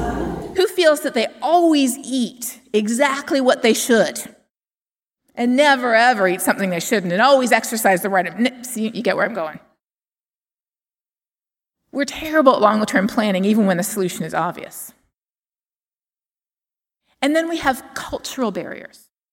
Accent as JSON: {"language": "English", "town": "Toronto", "region": "Ontario", "country": "Canada", "tie": "born or raised there", "said": "I grew up in Toronto, and I remember my family talking about Hurricane Hazel, even though it happened decades before I was born."}